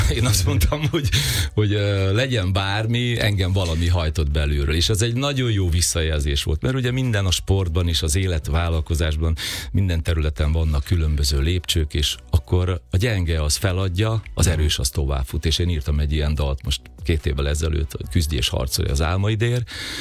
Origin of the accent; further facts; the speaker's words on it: Telekgerendás, Békés, Hungary; én ugye egy kis faluban nőttem fel, Telegerendáson, és mi ott azért egy elég zárt közeket, zárt közegben voltunk